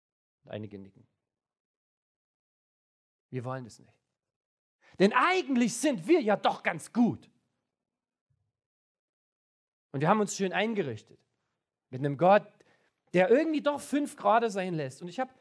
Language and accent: German; Hof, Bavaria, Germany; A72 zurück nach Hof, ja, in meine Heimat.